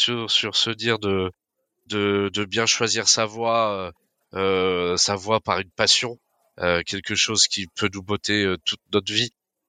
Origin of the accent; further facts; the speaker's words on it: Brittany, France; je suis breton à la base.